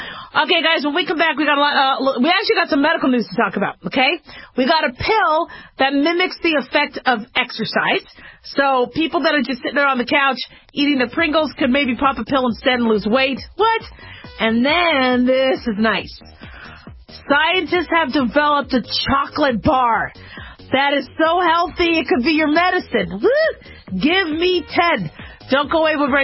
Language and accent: English; Arizona, United States; I'm from Arizona.